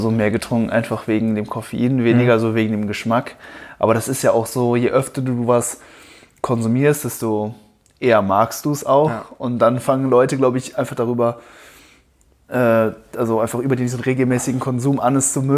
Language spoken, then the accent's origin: German; Cologne, North Rhine-Westphalia, Germany; Ich komme ja eher aus Köln, fahre dann ungefähr 45 Minuten, eine Stunde hier hin.